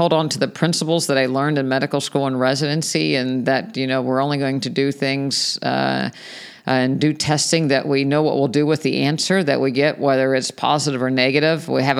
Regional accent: West Virginia, United States; I went back to my hometown at West Virginia University

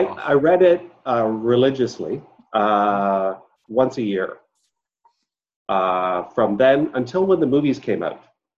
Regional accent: Ontario, Canada; So I'm a Canadian. I live in Toronto.

